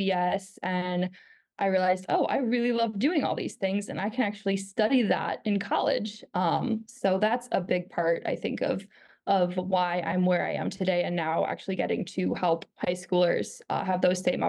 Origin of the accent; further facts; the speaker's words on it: Ohio, United States; So I grew up in Northeast Ohio, and I was part of a wonderful church and school community there.